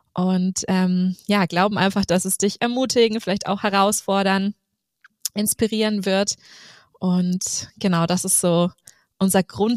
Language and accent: German; Nuremberg, Bavaria, Germany; now in Stuttgart, Germany; verheiratet mit einem Schwaben. Das muss man dazu sagen, weil ich komme ja aus Nürnberg